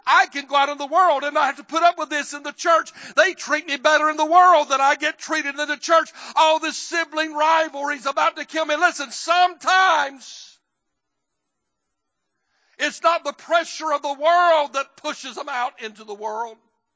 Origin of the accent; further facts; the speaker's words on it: the South, United States; I grew up in the South, in the Bible Belt. The deeper in the Bible Belt you get, the meaner them church fights get, buddy.